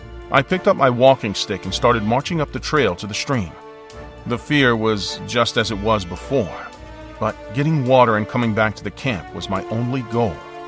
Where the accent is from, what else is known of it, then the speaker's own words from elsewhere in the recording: Utah, United States; But my heart still lies in my home country. I'm from Utah in America, East Utah to be specific.